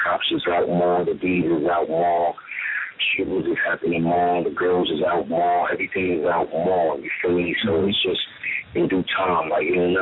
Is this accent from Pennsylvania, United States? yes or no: no; New York, United States; just because I'm from New York, like, damn, I'm trying to do it like that.